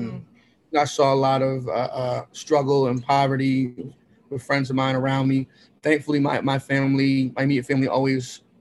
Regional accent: Brooklyn, New York, United States; Yes, I'm a very proud native New Yorker, native Brooklynite, born and raised in Flatbush, Brooklyn.

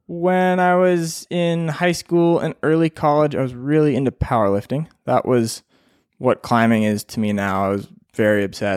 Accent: Phoenix, Arizona, United States; I grew up in Phoenix, Arizona. I spent first 21 years of my life there.

